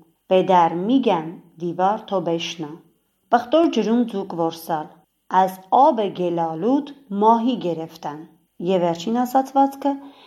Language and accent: Armenian; Armenia; born or raised there; also born or lived in Iran